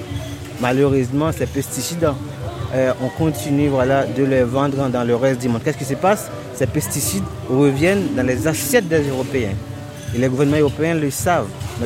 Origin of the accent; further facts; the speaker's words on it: Haiti; moved away as an adult; also born or lived in Martinique / France; Je suis né en Haïti, j'ai fait mes études primaires et secondaires en Haïti. Après, j'ai poursuivi mes études à l'Université des Antilles de la Guyane, à la Martinique. Et après, je les ai poursuivis en métropole, à l'Université Paris 8, en Saint-Denis.